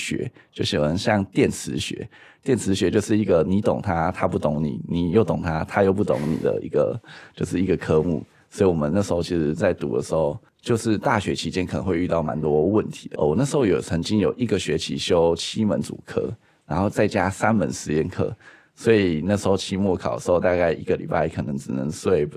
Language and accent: Chinese; Hsinchu, Taiwan; 我是来自新竹的工程师，今年27岁。